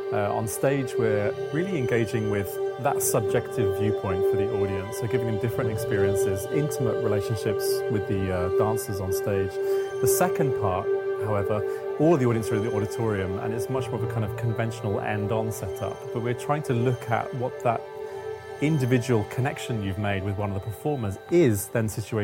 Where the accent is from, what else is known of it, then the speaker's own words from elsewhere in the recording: Brighton, South East England, United Kingdom; being invited to be an associate at the Dome means for the first time I've really got a connection to my hometown. So I've performed in Brighton over the years and I've presented my company there, but this really kind of gives us a kind of home base